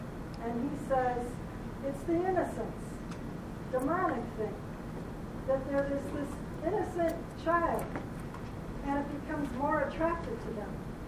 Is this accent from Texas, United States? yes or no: yes; Plano, Texas, United States; I'm from Plano.